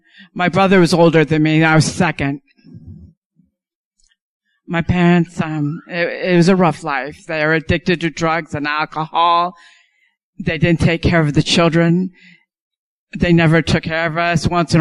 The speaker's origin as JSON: {"language": "English", "town": "Orange Walk Town", "region": "Orange Walk District", "country": "Belize", "tie": "born or raised there", "said": "I grew up in Belize. It's a little country, close to Mexico, beside Mexico. I lived in the center of it. And that red picture on the right, that's Orange Walk Town where I used to live."}